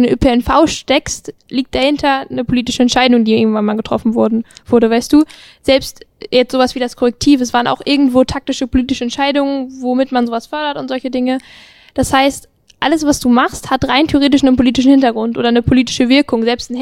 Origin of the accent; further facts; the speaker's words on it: Herne, North Rhine-Westphalia, Germany; in meiner Stadt, wo ich herkomme, aus Herne, wir sind tiefrot, also wirklich sehr SPD-lastig.